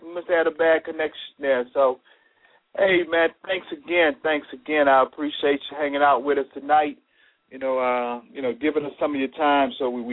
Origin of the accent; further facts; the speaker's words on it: New Orleans, Louisiana, United States; And we appreciate Mr. Jerry calling in from New Orleans, Louisiana, my hometown.